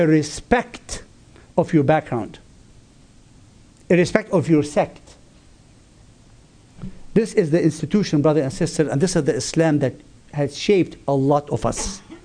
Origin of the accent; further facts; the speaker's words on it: Lebanon; I have to be honest with you, I come from Lebanon